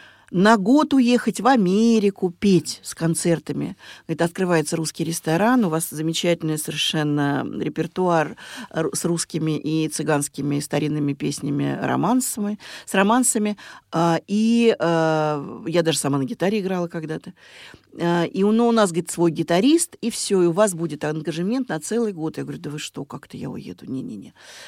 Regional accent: Moscow, Russia; Я первая москвичка в нашем роду. Мой сын уже второй москвич, а внучка уже третья.

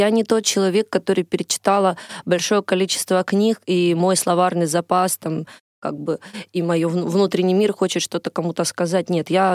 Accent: Donetsk, Donetsk Oblast, Ukraine; тем более, что я из Донецка

